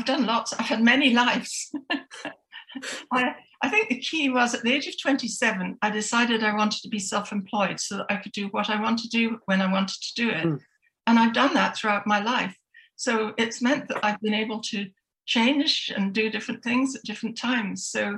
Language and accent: English; Scotland, United Kingdom; I'm Scottish